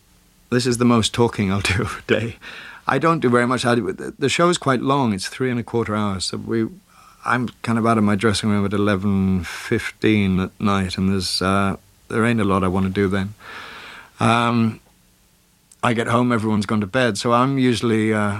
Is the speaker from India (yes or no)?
no; Wales, United Kingdom; accent: Welsh; I'm Welsh, so my basic accent is, it was, before I went to drama school, was I had a Welsh accent, and I've learned how to speak English, as it were.